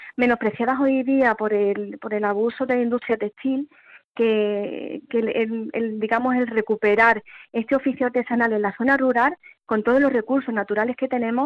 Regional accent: Castilblanco de los Arroyos, Andalusia, Spain; Yo soy de Castilblanco de los Arroyos, tengo mi taller aquí en Castilblanco, en Castilblanco de los Arroyos

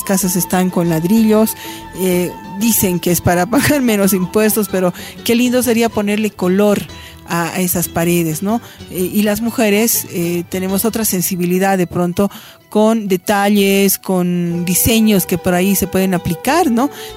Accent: Oruro, Bolivia; Ella es orureña, así como soy yo orureña

